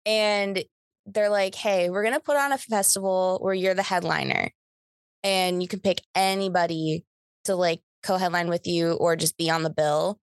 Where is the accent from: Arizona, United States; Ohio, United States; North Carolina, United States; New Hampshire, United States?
Ohio, United States; Cleveland; I went to Wonderstruck, which is the Cleveland version, because I'm from Cleveland.